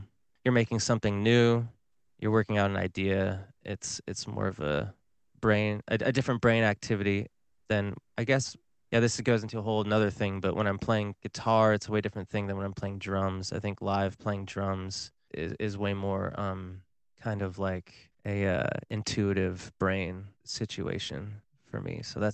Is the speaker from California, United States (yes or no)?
yes; Laguna Beach, California, United States; Frankly, I just didn't tell anybody I was from Laguna Beach for years because that's all anybody would talk to me about.